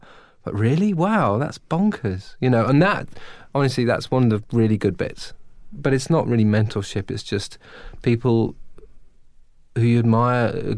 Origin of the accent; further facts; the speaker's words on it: United Kingdom; I mean, I'm British, right?